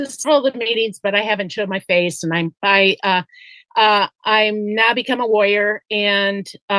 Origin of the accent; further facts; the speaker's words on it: Oregon, United States; I'm from Oregon and Willamette Valley.